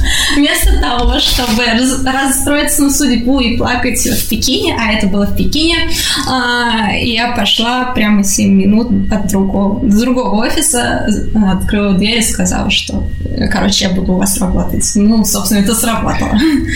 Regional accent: Kazan, Tatarstan, Russia; Я сама из Казани, училась я в Казанском архитектурном.

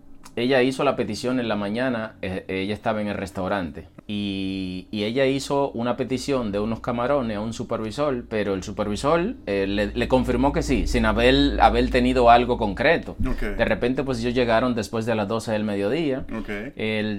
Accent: Dominican Republic; moved away as an adult; Tengo apenas 5 meses que salí de mi país.

